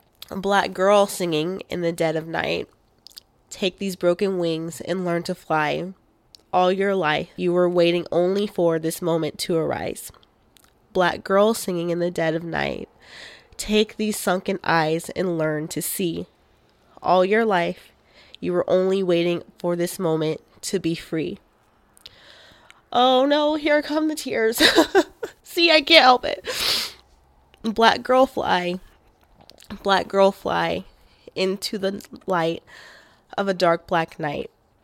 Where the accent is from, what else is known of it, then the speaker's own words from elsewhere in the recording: Alabama, United States; I was born and raised in Alabama, so I'm no stranger to country music.